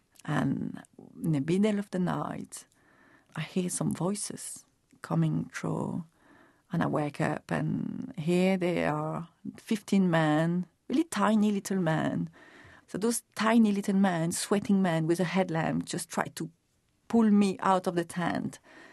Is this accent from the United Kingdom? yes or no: no; Switzerland; "I'm from Switzerland. … Do you understand me?"